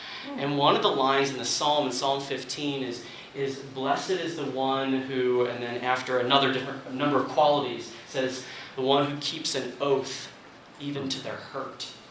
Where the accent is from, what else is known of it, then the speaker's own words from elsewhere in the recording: Ohio, United States; I had spent some time in my home state of Ohio over the summer